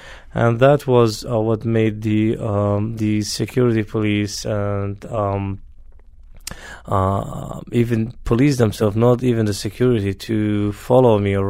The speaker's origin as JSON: {"language": "English", "country": "Iraq", "tie": "born there", "second_language": "English", "said": "I was born in Iraq in 1966, had my bachelor degree in Mosul University in 1989."}